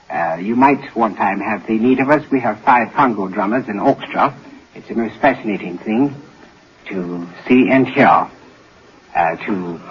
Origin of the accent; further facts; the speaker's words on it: East St. Louis, Illinois, United States; born there; I was born in East St. Louis, Illinois.